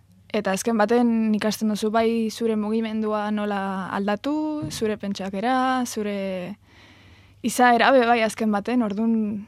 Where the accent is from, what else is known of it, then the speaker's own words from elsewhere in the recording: Ondarroa, Basque Country, Spain; Ondarrutik.